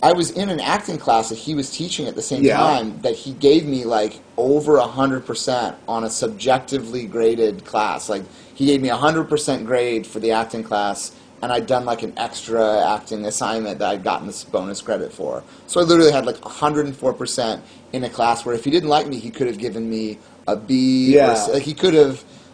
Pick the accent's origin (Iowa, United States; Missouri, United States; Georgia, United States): Missouri, United States; Jefferson City; I grew up in Jefferson City, Missouri.